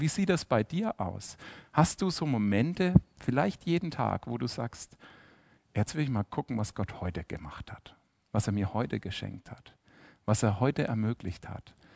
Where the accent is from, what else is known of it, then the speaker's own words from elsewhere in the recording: Germany; Ja, wir haben eine Versicherung. Aber wir sind ja Deutsche, ja.